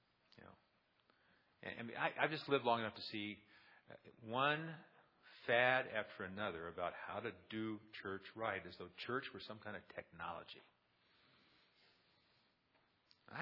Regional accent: La Puente, California, United States; It was in a little Baptist church I grew up in La Puente, California, a little town east of L.A.

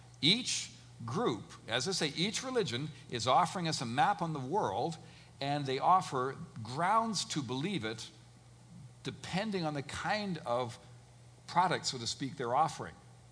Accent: Canada; I was raised in Canada by Christian parents

